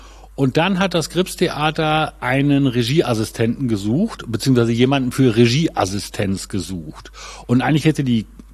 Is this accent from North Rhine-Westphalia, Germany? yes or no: yes; Gronau, North Rhine-Westphalia, Germany; now in Berlin, Germany; ich komme aus dem Münsterland, also aus Gronau in Westfalen. Das ist an der deutsch-niederländischen Grenze, ungefähr 50 Kilometer westlich von Münster. Und ich bin 1989 nach damals noch West-Berlin gezogen, also im Oktober 89.